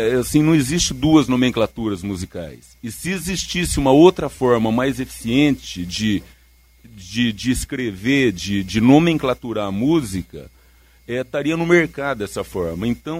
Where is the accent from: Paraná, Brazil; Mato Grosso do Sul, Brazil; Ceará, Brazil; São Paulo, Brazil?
São Paulo, Brazil; Votuporanga; now in São José do Rio Preto, Brazil; Eu sou de Votuporanga, que é a mesma bandeira, moro hoje em São José do Rio Preto